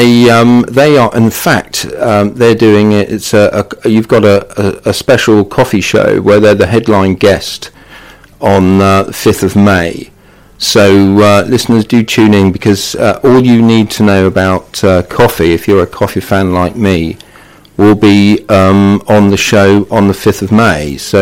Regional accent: Edenbridge, South East England, United Kingdom; because it's not very far from my hometown of Edenbridge.

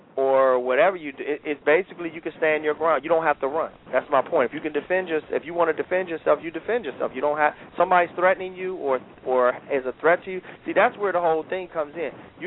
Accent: Detroit, Michigan, United States; You know, I was growing up in Detroit, I wanted that law.

